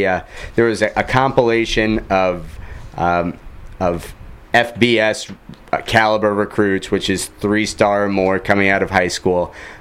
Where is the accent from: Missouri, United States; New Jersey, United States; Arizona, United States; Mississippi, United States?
Missouri, United States; St. Louis; I'm from St. Louis. There are a lot of people there that are big fans of Mizzou, also in the SEC.